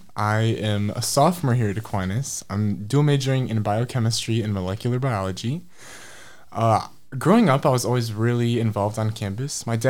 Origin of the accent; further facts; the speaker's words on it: Walker, Michigan, United States; But I grew up in Grand Rapids, or Walker more specifically, so I'm pretty local.